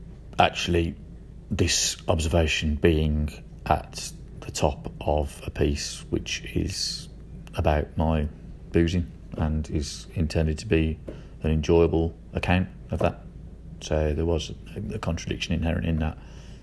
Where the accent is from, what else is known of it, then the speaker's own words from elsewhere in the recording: Birmingham, West Midlands, United Kingdom; I'm a writer from Birmingham.